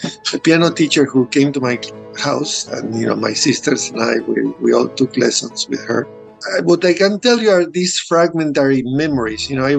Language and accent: English; Argentina; English is a second language; moved away as an adult; also born or lived in New York; But I'm originally from Argentina. I lived the first half of my life there. And then I immigrated to New York, and I lived 10 years in New York.